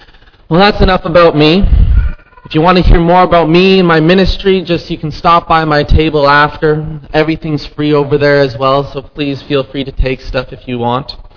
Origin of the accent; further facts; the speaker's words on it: Winnipeg, Manitoba, Canada; I was just hearing from my hometown that a giant march went through our home city of Winnipeg.